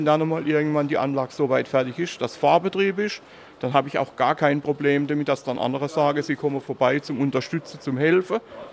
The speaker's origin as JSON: {"language": "German", "town": "Karlsruhe", "region": "Baden-Württemberg", "country": "Germany", "tie": "born or raised there", "said": "Also ich bin mit der Schlossgartenbahn in Karlsruhe aufgewachsen, schon als Einjähriger."}